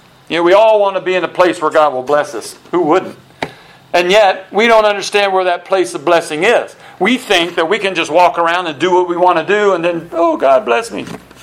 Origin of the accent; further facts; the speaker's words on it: United States; Well, I'm American. American, we enjoy freedom of speech, freedom of religion, all the...